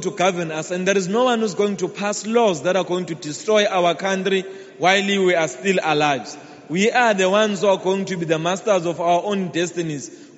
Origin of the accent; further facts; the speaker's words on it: South Africa; this will not happen in our present as South African citizens.